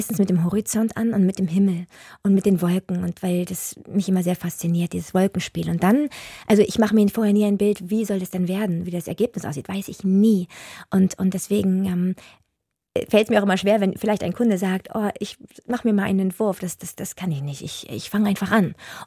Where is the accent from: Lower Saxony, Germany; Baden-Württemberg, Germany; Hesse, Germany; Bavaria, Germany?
Lower Saxony, Germany; Hanover; now in Hamburg, Germany; Ich bin ja in Hannover aufgewachsen und ich kam über die Elbbrücken